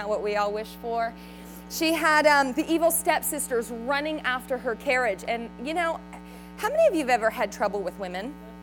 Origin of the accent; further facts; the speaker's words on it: Florida, United States; I'm born and raised in Florida, and that's where I am, and that's where my ministry is based out of.